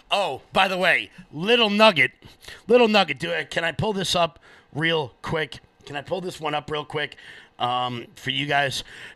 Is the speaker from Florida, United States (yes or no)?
no; New York, United States; I'm a New Yorker.